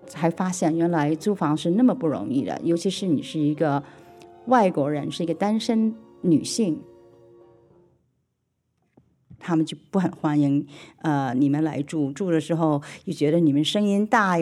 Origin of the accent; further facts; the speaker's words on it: Hong Kong; also born or lived in United States; 我是香港长大的。我后来又去美国深造